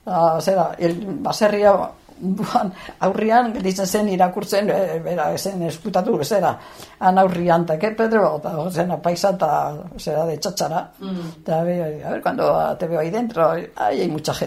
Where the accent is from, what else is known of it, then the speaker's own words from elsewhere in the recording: Irun, Basque Country, Spain; Ni irundarra, ni hemen jaio nintzen, irunen.